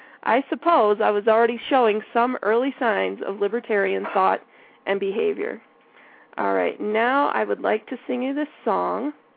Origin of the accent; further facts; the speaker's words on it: Michigan, United States; Additionally, I grew up in Michigan, where some members of our Detroit congregation were very politically involved.